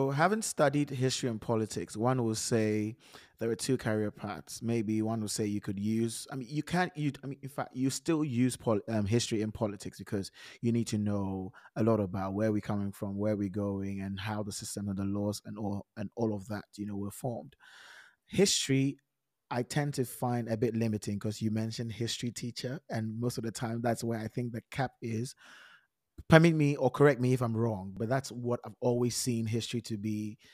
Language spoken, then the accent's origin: English; Ghana; you know, I grew up in Ghana